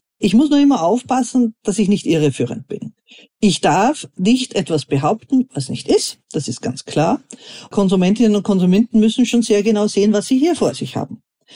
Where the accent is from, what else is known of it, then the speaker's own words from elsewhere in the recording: Austria; Und ähnlich ist es jetzt bei uns in Österreich auch.